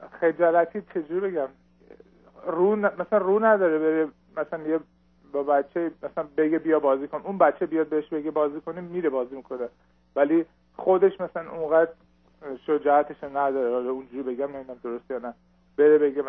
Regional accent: Iran; ما ازدواج کردیم و از ایران مهاجرت کردیم

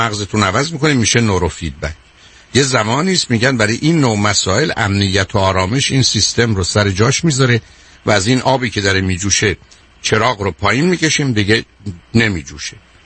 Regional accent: Iran; born there; first language Persian; من در ایران متولد شدم، خانواده من ایرانی بودن، فارسی حرف زدن.

